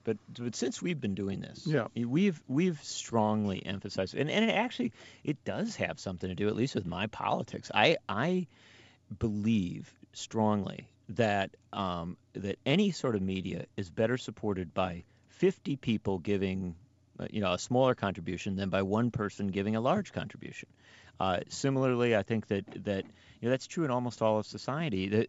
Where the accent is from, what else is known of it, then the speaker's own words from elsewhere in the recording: Wisconsin, United States; It's a lot like my home state of Wisconsin.